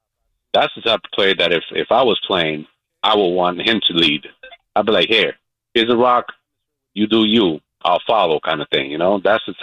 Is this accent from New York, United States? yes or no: yes; New York, United States; But still, I was born and raised in New York.